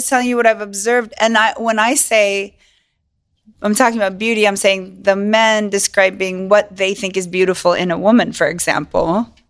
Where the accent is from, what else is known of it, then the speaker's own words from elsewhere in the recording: California, United States; Because like, I grew up in California, so I don't have that perception of that's a great conversation piece for me.